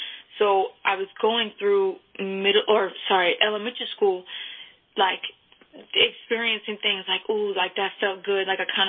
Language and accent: English; Hagerstown, Maryland, United States; I'm 23. I'm from Hagerstown, Maryland, and I'm excited to share my testimony with you guys.